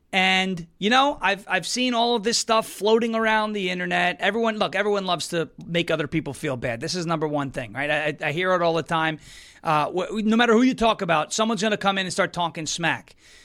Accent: New York, United States; I can say that as a New Yorker.

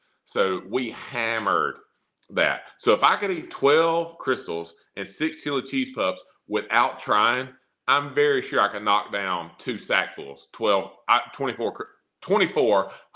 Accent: Wrightsville, United States; And, you know, I'm from Wrightsville. You know every … song there is.

